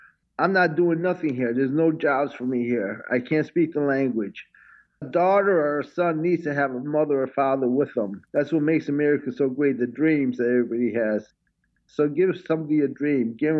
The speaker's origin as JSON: {"language": "English", "country": "United States", "lives_now": "Italy", "said": "I am an American. I fought for my country."}